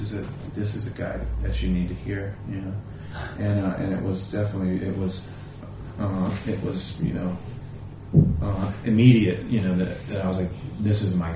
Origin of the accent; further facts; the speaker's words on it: North Carolina, United States; now in Los Angeles, United States; I'm a musician slash producer that is based in Los Angeles. But I'm from North Carolina, but have been in California for quite some time.